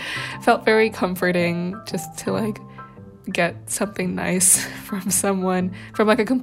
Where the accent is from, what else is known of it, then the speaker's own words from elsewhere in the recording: California, United States; I don't know, felt like a little piece of home because I'm so far away from home. I'm from California.